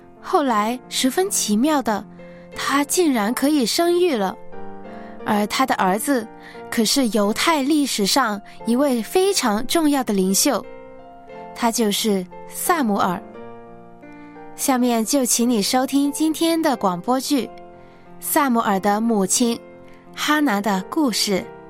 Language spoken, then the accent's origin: Chinese; China